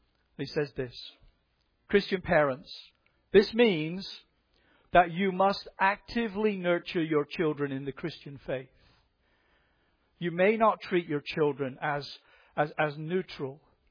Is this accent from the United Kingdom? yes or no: yes; Scotland, United Kingdom; Being Scottish is disadvantageous because we've suffered 300 years of pain at the hands of the English.